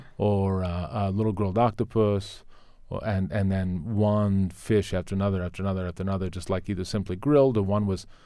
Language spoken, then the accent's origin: English; Maryland, United States; I didn't grow up in the Midwest. I grew up here in Maryland.